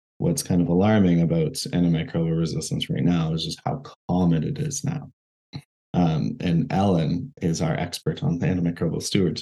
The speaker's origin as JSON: {"language": "English", "region": "Ontario", "country": "Canada", "tie": "born or raised there", "said": "Originally, I grew up in Ontario on a dairy farm."}